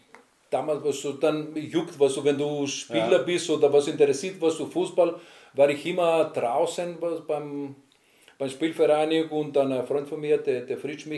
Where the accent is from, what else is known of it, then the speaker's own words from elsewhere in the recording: Greece; German is a second language; Der einzige Unterschied ist bei uns im Süden, was so in Griechenland, die Leute um 10 Uhr Abend geht, essen bis um 1 Uhr oder 2 Uhr ist unterwegs mit kleinen Kindern.